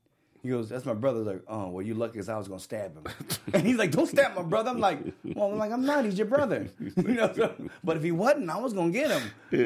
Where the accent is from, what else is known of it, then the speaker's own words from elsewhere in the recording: San Francisco, California, United States; Because I was from San Francisco, California.